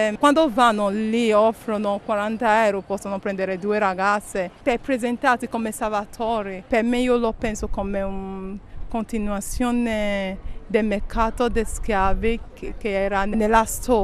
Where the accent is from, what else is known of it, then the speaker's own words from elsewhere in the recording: Nigeria; Italian is a second language; moved away as an adult; now in Italy; Io ho 30 anni. Quando ero a mio paese non vivevo male, sono laureata in informatica, sebbene che la Nigeria c'è la crisi economica.